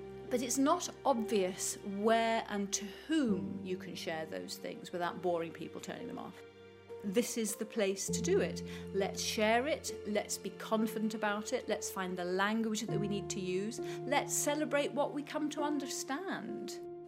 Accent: United Kingdom; perhaps as British people, we're not brilliant at showing grief when it's fresh.

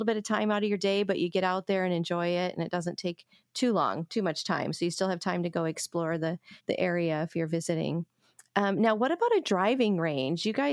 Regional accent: Midwest, United States; My dad helped build a golf course back in Michigan. I'm from the Midwest as well.

